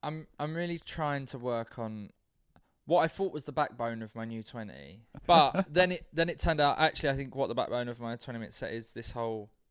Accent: London, United Kingdom; I'm from South London.

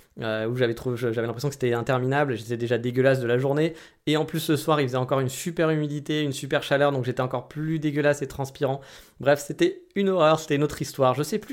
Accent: France; contrairement à chez nous en France.

